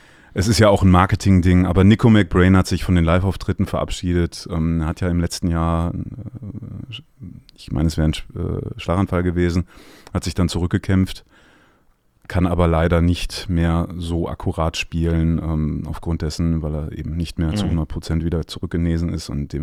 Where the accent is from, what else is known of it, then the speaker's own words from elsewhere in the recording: Dinslaken, North Rhine-Westphalia, Germany; der kommt aus Dienstlaken, aus meiner Heimatstadt.